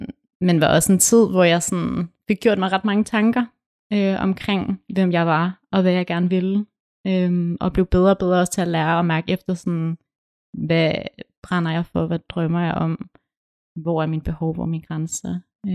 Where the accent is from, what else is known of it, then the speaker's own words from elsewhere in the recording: Skive, Central Denmark Region, Denmark; now in Aarhus, Denmark; jeg er opvokset i Skive, og jeg er gået på Skive Gymnasium